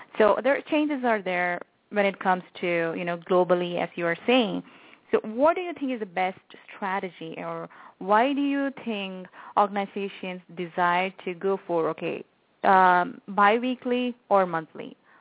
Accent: India; now in United States; So I'm basically coming from India

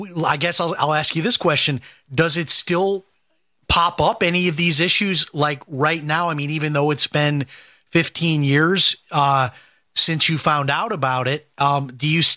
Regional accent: Chicago, Illinois, United States; And I'm from Chicago, so I've been to Eastern many times.

